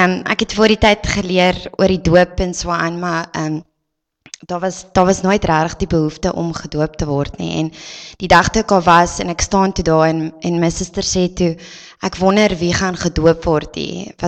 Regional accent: Namibia; now in Oudtshoorn, South Africa; Ek kom eintlik oorspronklik van Namibia af en my man ontmoet en nou bly ons in Oudtshoorn self.

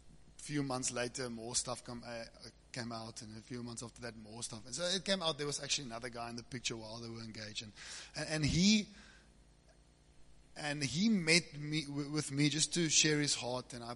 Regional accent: Cape Town, Western Cape, South Africa; now in Secunda, South Africa; I'm the pastor from Secunda, and I was upgraded to Secunda from Cape Town.

